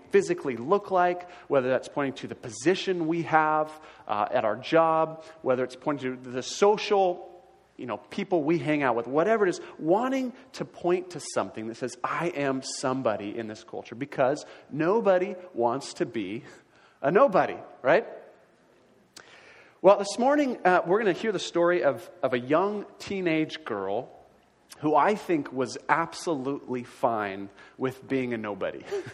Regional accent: Newport, United States; I grew up in Newport, so Thanksgiving, Christmas is a time where I'll be in the malls.

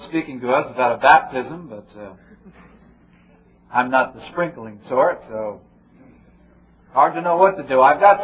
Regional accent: Long Island, New York, United States; so when I say I'm from Long Island, they think I'm from New York City, but I'm from Long Island.

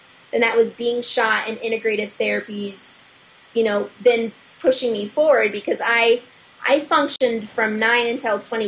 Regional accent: Nebraska, United States; I lived in Nebraska, so I grew up in Nebraska, and I don't want to like throw any negativity towards Nebraska because, it's a great place. It's where I grew up.

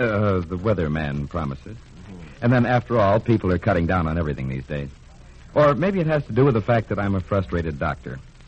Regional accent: California, United States; also born or lived in Colorado; I was born in Colorado. My dad was a scientific farmer there, but the family moved to California when I was a year and a half old.

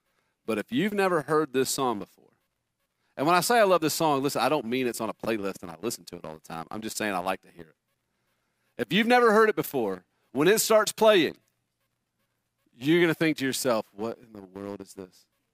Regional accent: the South, United States; I grew up in the South in the 80s and 90s.

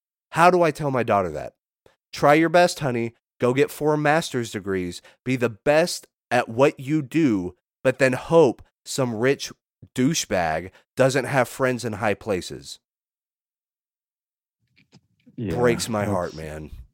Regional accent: Texas, United States; I can say, and here's the deal, I'm from Texas.

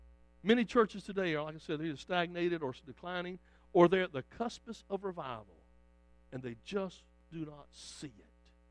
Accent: Richmond Hill, Georgia, United States; I grew up in Richmond Hill. I knew about it.

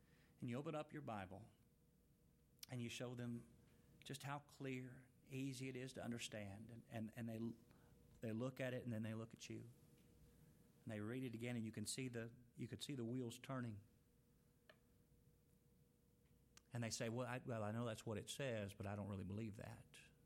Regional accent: Texas, United States; also born or lived in Tennessee, United States; I was not born in Texas. I was born in Tennessee, but I got here as quick as I could. I was two when I moved here.

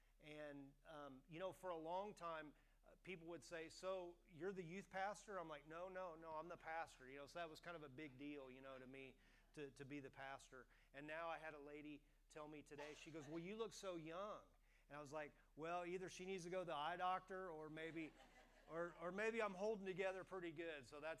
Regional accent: Oklahoma, United States; also born or lived in Kansas; Deb and I, we're originally from Oklahoma via Kansas. We lived in Oklahoma for 25 years

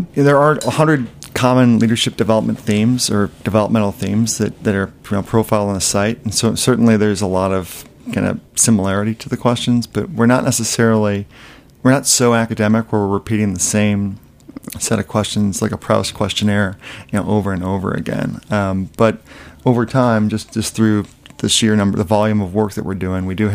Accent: Midwest, United States; also born or lived in South / Europe; now in New York, United States; I'm a mishmash. I grew up in the Midwest and lived in the South, lived in Europe and now New York, so I guess I can turn on and off.

